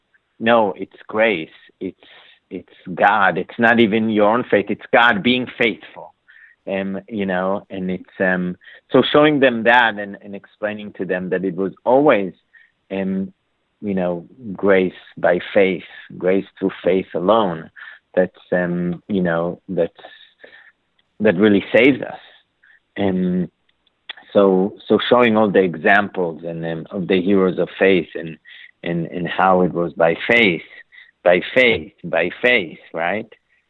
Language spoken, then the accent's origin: English; Israel; English is a second language; growing up in Israel, in Hebrew